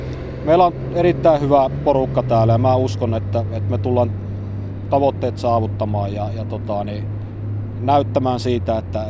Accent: Central Finland, Finland; No, minähän olen kotoisin Keski-Suomesta ja asunut aikaisemmin myös Äänekoskella tuon vanhan tehtaan aikana.

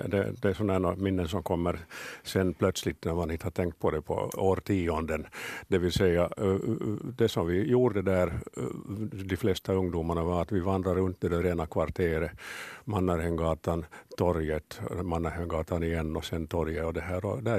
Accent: Porvoo, Uusimaa, Finland; Då säger jag Borgå.

